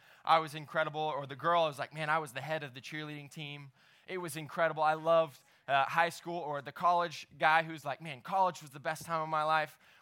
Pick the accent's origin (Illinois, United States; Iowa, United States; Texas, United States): Texas, United States; Dallas; I grew up in Dallas. I went to Dallas Baptist University.